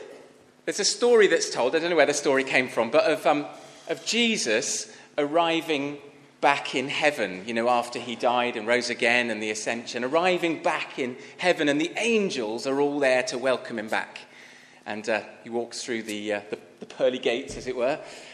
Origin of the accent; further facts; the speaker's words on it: London, United Kingdom; now in Burry Port, United Kingdom; We live now in just a bit further west in Buryport. As Jim said, I'm originally from London, but came to South Wales